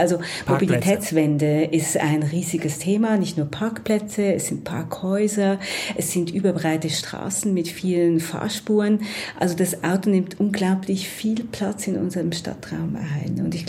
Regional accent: Switzerland; Also ich komme aus der Schweiz und bin sozusagen groß geworden mit einem unglaublich gut funktionierenden öffentlichen Verkehr.

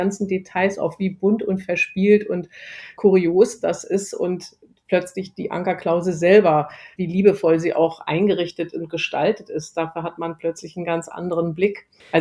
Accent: Berlin, Germany; Da bin ich in der Nähe aufgewachsen

